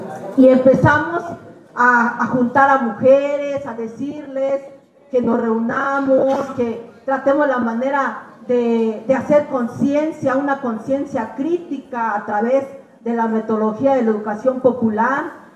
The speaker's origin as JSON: {"language": "Spanish", "town": "Las Margaritas", "region": "Chiapas", "country": "Mexico", "said": "soy de Las Margaritas, Chiapas"}